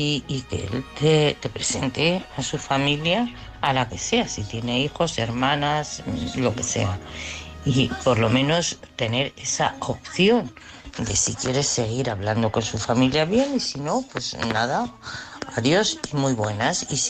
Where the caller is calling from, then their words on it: Madrid, Community of Madrid, Spain; de Madrid.